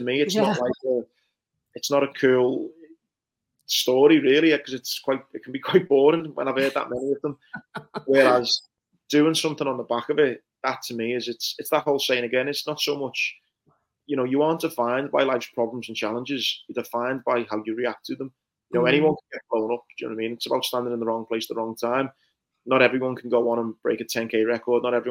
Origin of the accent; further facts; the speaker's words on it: Bootle, North West England, United Kingdom; I look at my life growing up in Bootle